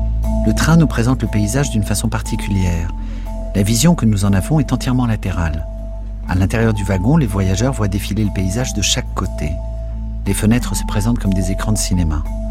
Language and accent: French; Paris, Île-de-France, France; Non seulement je suis un Parisien, mais je suis aussi un cheminot.